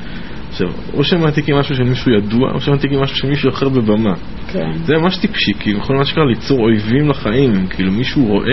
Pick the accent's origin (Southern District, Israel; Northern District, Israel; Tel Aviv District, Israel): Tel Aviv District, Israel; Herzliya; אני חושב שאני הרצליאני, אפילו שאני מאמין שאני תל אביבי בנשמה.